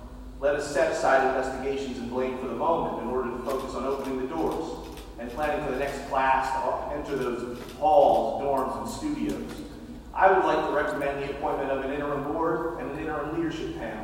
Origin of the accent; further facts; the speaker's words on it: Pennsylvania, United States; now in Philadelphia, United States; I moved to Philly from Delco in August of 1990, and I never left. A first-generation college student. The son of a hairdresser and a shipyard electrician.